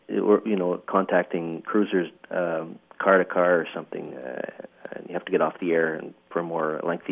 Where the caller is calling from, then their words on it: Ontario, Canada; I'm calling from Ontario, Canada, near Ottawa.